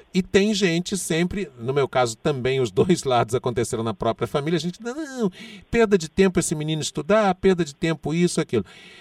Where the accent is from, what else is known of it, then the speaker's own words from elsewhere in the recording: Rio de Janeiro, Brazil; born there; Eu amarrava elástico no óculos para jogar bola no subúrbio em que eu nasci, no Rio de Janeiro.